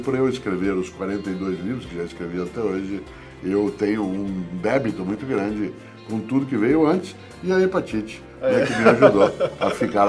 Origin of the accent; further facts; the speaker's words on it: Londrina, Paraná, Brazil; Quando eu era menino em Londrina, que é a minha cidade